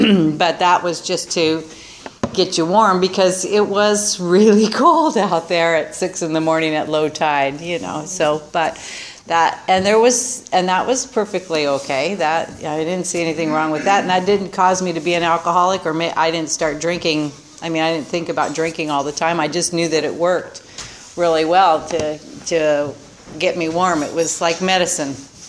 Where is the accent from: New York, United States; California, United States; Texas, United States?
California, United States; San Luis Obispo; So I will tell you that I grew up, I was born in San Luis Obispo.